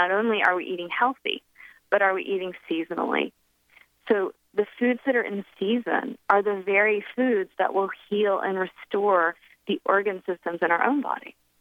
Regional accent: Virginia, United States; now in India; I'm from Virginia, I'm a regular gal, and I moved to India

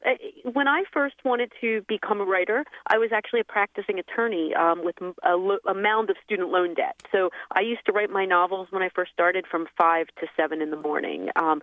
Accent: Philadelphia, Pennsylvania, United States; also born or lived in New York / Washington / Europe; I grew up just outside Philadelphia, where I am presently. But in the intervening time, I spent many years away, New York, Washington, and about 5 years in Europe as well.

